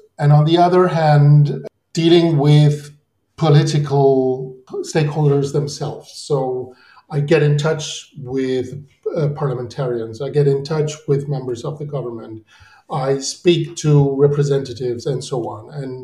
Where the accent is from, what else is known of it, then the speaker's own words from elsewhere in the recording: Spain; English is a second language; moved away as an adult; now in Germany; I came from Spain. I was living and studying there. So in a way, it was weird because I was German, or I am German by nationality